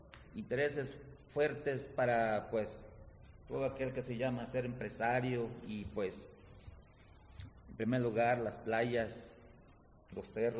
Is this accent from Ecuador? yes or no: no; Michoacán, Mexico; nosotros venimos desde la costa de Michoacán y pues está un poco retirado.